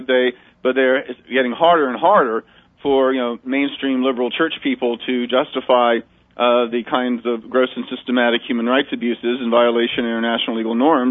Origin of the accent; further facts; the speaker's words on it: United States; I think as an American, my first responsibility is to work against the oppression of people who are being pressed because of the policies of my government.